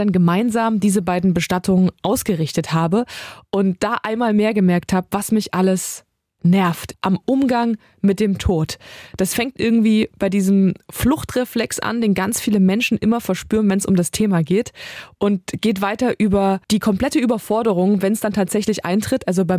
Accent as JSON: {"language": "German", "town": "Halle", "region": "Saxony-Anhalt", "country": "Germany", "tie": "born there", "said": "ich bin Moderatorin, ich bin gebürtig aus Halle, also Hallenserin, immer mal weg gewesen, aber immer gerne wieder zurückgekommen."}